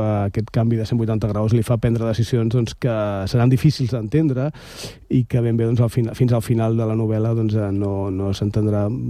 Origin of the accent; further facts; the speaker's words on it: Badalona, Catalonia, Spain; els que som de Badalona sempre ens han passat una mica això